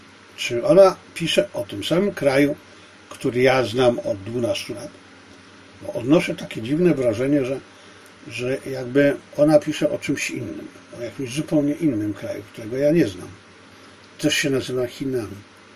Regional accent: Silesian Voivodeship, Poland; tego sformułowania jeszcze z mojego dzieciństwa na Śląsku

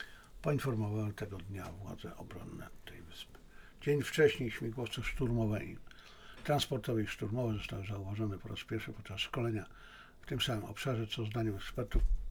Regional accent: China; Jako Chińczyk mam nadzieję, że tam się nie poleje krew, chińska krew.

